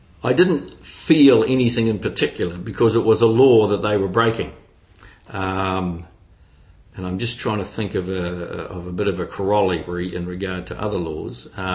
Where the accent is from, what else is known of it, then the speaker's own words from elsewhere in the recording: Hastings, South East England, United Kingdom; when I grew up in Hastings, we were a Church of England family.